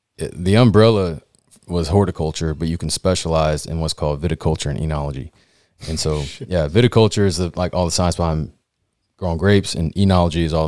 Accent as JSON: {"language": "English", "town": "Texas City", "region": "Texas", "country": "United States", "tie": "born or raised there", "said": "Yeah, I grew up in Texas City."}